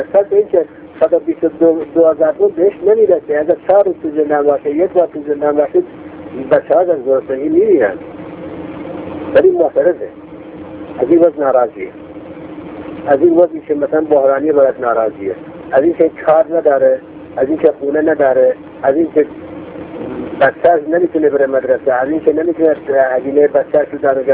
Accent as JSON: {"language": "Persian", "country": "Iran"}